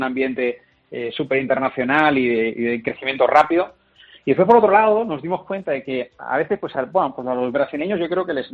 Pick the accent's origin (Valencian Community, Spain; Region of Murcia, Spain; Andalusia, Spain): Valencian Community, Spain; Sagunto; Aquí estudié en San Vicente Ferrer, yo soy de Sagunto.